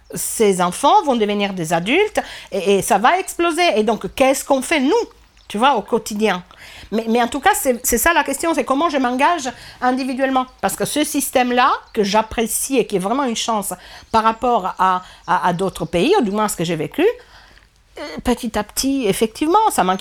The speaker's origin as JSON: {"language": "French", "country": "Italy", "second_language": "French", "said": "Et moi, je réagis en tant qu'Italienne, tu vois, où en fait, en Italie, tu n'as rien."}